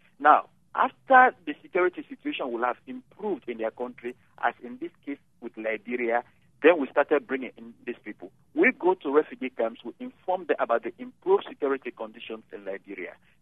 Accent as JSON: {"language": "English", "country": "Sierra Leone", "said": "I come from Sierra Leone, where I worked with Liberian refugees before coming over to Liberia."}